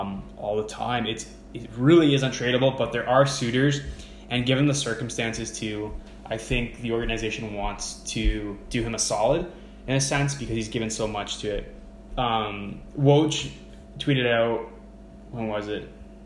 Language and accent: English; Ontario, Canada; That's so cool that you have, you know, like Jamal Murray, like from my hometown. So there's always those hometown kind of heroes.